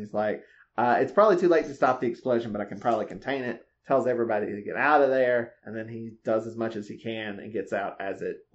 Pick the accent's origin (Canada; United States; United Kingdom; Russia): United States; Southern United States; I'm from the South. Leave me alone.